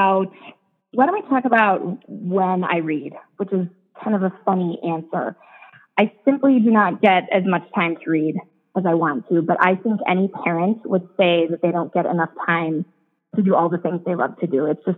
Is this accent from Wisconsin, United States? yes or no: yes; Milwaukee, Wisconsin, United States; now in Madison, United States; I'm a Wisconsin girl. I was born and raised in Milwaukee, and then I went off to college in Indiana.